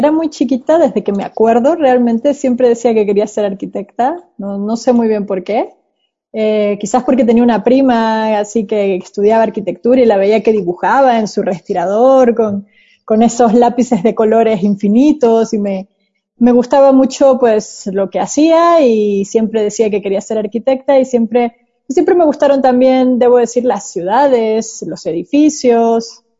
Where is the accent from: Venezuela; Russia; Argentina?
Venezuela; vivía en Venezuela, crecí en Venezuela y empecé a estudiar la universidad allá